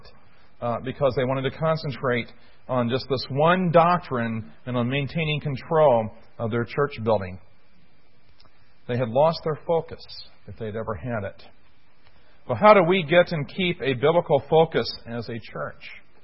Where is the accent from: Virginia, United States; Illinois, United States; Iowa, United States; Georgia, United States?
Illinois, United States; Now, that was one problem I saw in a church in my hometown in Illinois.